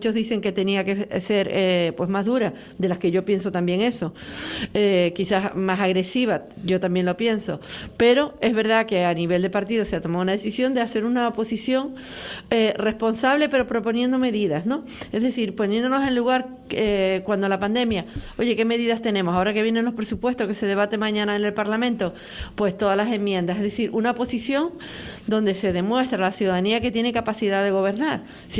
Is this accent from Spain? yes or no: yes; La Laguna, Canary Islands, Spain; mañana yo, que soy de La Laguna